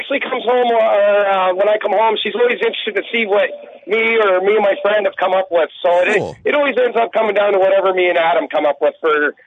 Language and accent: English; East Coast, Canada; Being a young guy growing up in the East Coast of Canada where, you know, your main sport of everything is hockey from where you live.